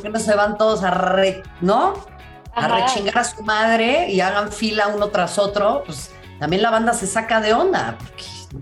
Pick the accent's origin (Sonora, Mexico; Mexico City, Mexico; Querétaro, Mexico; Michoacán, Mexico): Mexico City, Mexico; Xochimilco; También yo que crecí en Xochimilco, mana, mira, ahí lo tenemos cerquitas.